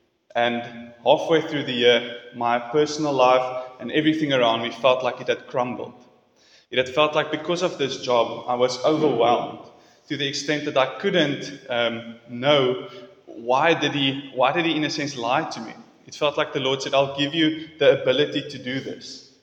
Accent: Stellenbosch, Western Cape, South Africa; I'm from Stellenbosch, and I serve there under Henry, who is leading the church.

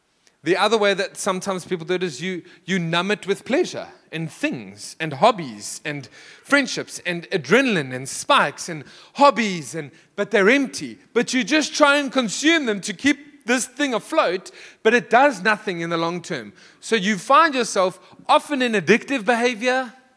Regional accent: East End, London, United Kingdom; This is, again, I'm from the East End. If you don't look after you, nobody else will.

